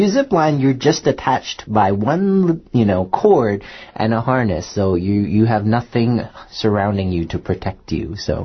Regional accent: New York, United States; I mean, I'm from New York and that's a big tourist town

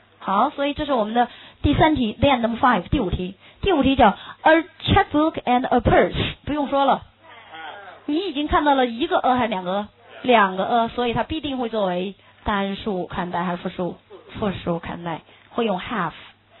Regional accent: China; 因为我们中国人的食物跟它不一样，我们不知道它怎么吃

